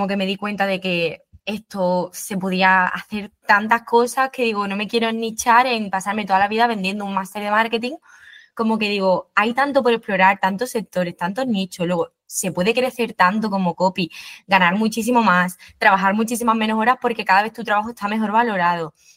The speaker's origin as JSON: {"language": "Spanish", "town": "Cádiz", "region": "Andalusia", "country": "Spain", "said": "yo que soy de Cádiz, allí las oportunidades laborales son opositar"}